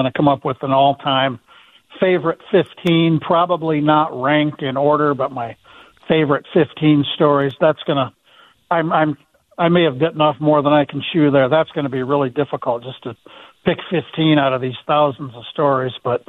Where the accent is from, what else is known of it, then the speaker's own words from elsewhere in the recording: Iowa, United States; also born or lived in Phoenix; now in Minnesota, United States; I wasn't born here, but I've lived here longer than I lived anywhere else. You know, I grew up in Iowa and lived a few years in Phoenix, where it's really hot.